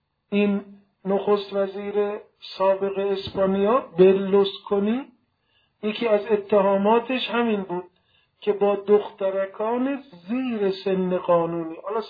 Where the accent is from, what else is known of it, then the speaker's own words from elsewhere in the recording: Iran; ما ایرانی هستیم، نوروز عیدمون است.